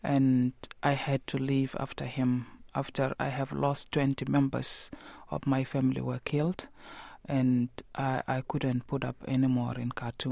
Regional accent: Tonj, Warrap, South Sudan; I grew up in Tonj, that is in southern Sudan, a small city. I was born in war and I grew up in war.

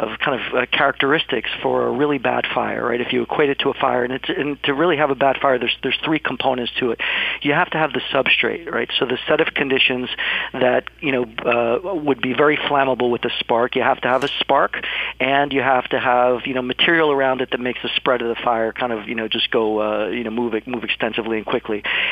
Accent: Puerto Rico; now in Boston, United States; I'm originally from Puerto Rico

